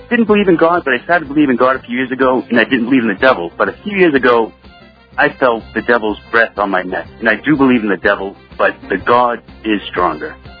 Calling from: Boston, Massachusetts, United States

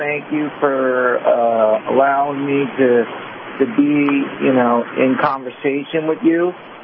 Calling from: Atlanta, Georgia, United States; Calling from Atlanta, Georgia.

